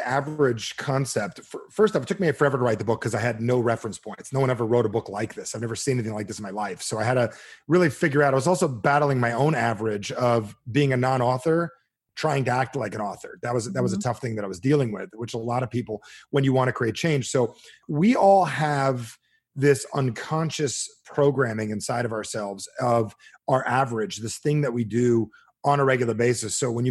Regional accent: New Jersey, United States; I had a college roommate and I'm from Jersey.

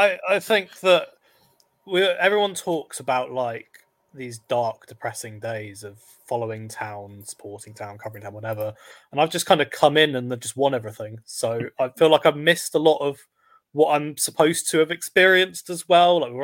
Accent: Norwich, East of England, United Kingdom; 53, been town since 13, born and bred in Norwich.

